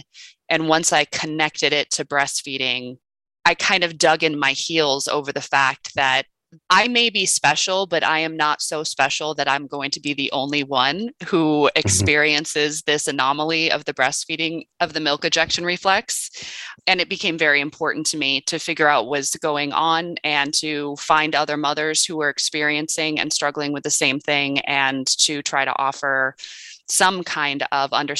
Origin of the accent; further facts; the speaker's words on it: Boulder, Colorado, United States; now in New York State, United States; I've bounced around a lot, but I have been settled in the Finger Lakes region of New York State, which is basically northwest area of New York State for well over a decade now. Grew up in Boulder, Colo